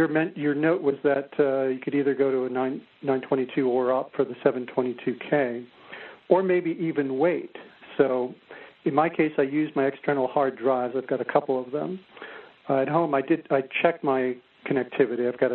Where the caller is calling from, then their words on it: Denver, Colorado, United States; I'm calling from the Denver, Colorado area.